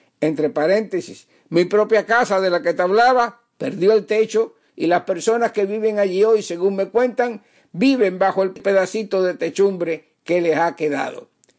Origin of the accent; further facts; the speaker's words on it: Cuba; moved away as an adult; Yo viví los primeros 19 años de mi vida en Cuba, en un pueblo de campo